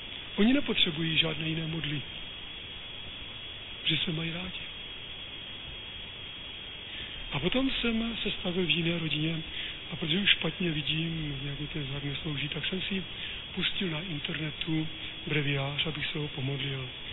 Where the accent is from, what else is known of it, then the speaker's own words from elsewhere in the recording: South Moravian Region, Czechia; Z Jižní Moravy, odkud pocházím, tak tam není snad jeden dětský domov.